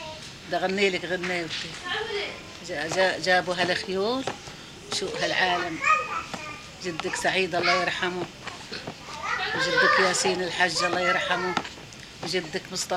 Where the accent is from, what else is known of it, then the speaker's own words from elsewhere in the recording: Palestine; moved away; وبوعى فلسطين منيح. وطلعت من فلسطين